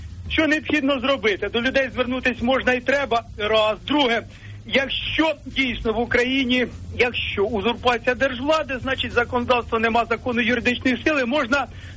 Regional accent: Poltava Oblast, Ukraine; з Полтавщини.

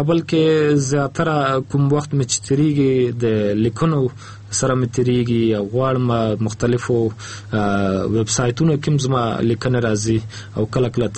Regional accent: Afghanistan; زه خو خپل د افغانستان یم، اوس مهال په کابل کې ژوند کوم، د پانتون استاد یم،

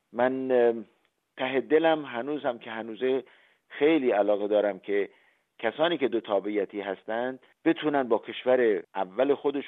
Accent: Iran; now in Austria; من به عنوان یک ایرانی اتریشی خیلی علاقمند هستم

